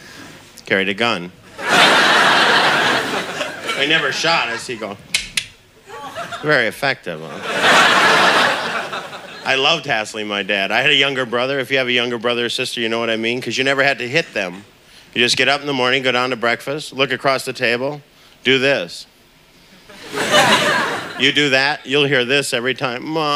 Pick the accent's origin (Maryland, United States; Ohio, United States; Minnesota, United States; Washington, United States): Minnesota, United States; I'm from Minnesota there. I had a very strict upbringing.